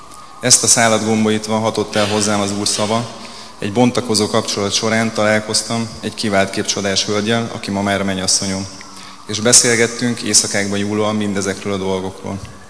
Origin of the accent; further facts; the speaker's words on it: Békásmegyer, Budapest, Hungary; born there; 1983-ban születtem Vékesmegyeren, és jelenleg is itt élek.